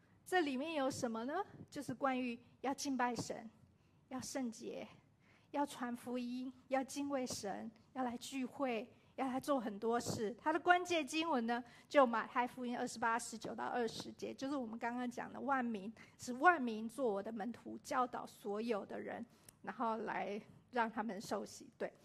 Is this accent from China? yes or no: yes; China; moved away; 我们从国内移民到这里，哎，我们要适应一个文化就已经很难很难了。